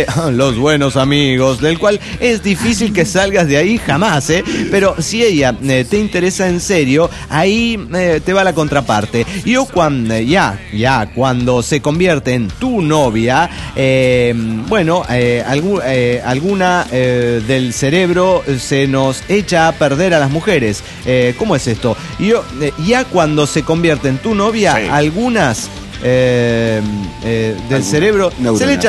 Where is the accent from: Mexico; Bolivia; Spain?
Mexico; Mexico City; del DF mexicano.